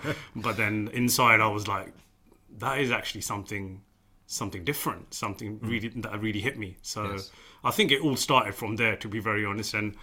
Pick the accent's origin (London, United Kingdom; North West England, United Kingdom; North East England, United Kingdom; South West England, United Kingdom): London, United Kingdom; I'm currently 36 years old. I was born and brought up in East London from a very traditional Sikh Punjabi family